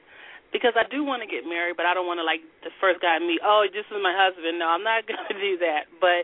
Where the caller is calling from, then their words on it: Virginia, United States; I'm calling from Virginia area.